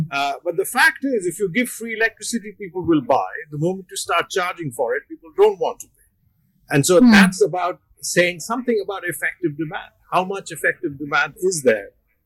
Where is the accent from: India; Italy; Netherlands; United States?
India; Delhi; I grew up around Delhi.